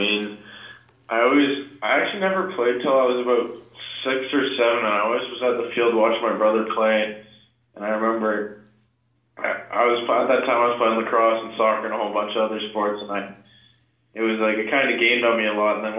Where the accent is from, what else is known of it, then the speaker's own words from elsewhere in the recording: Victoria, British Columbia, Canada; Victoria, I mean, we're quite good at baseball, and and growing up, I had a good group of players